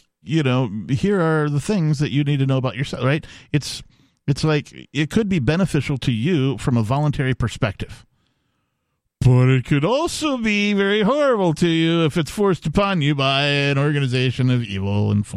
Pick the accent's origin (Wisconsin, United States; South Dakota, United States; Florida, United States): Wisconsin, United States; I am from Wisconsin, and, like, it's rare that there's some sort of successful musical act out of Wisconsin.